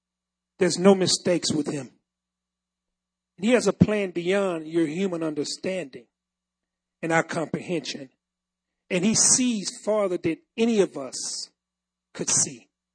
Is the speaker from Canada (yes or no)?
no; Jamaica; also born or lived in Jackson, United States; But I lived in Jackson, Mississippi for a long time, so that's why I sound like this. But I am a Jamaican.